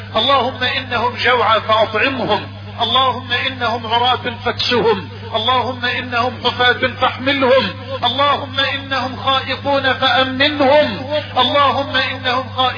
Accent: Egypt

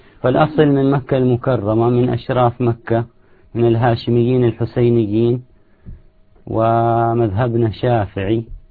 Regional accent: Jordan; الحقيقة انا اردني، اردني الجنسية، وان كانت اصولي حجازية

